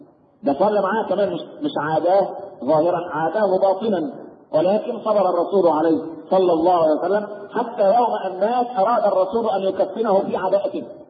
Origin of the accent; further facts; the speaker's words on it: Egypt; لكن احنا كمصريين معتبرين العيش هو ده الايه؟